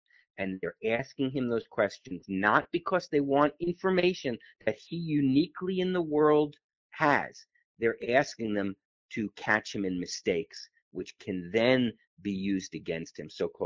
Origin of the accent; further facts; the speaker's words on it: Rhode Island, United States; the state of Rhode Island, which is my home state.